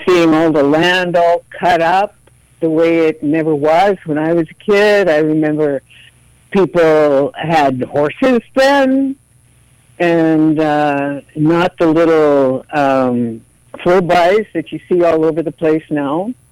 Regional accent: Fort McMurray, Alberta, Canada; born there; because I was born in Fort McMurray.

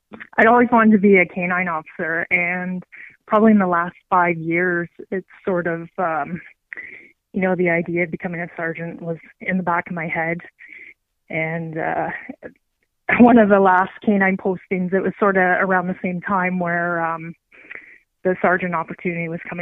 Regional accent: Peterborough, Ontario, Canada; I'm from Peterborough

